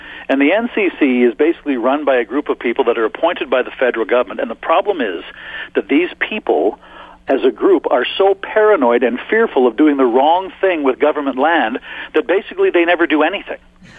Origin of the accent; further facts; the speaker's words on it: Warren, Manitoba, Canada; now in Ottawa, Canada; I moved from Winnipeg, where I grew up. You know, I'm a Winnipeg boy. I grew up just outside of Winnipeg in Warren, Manitoba. I moved to Ottawa in 1983. So I'm now 30 plus years here.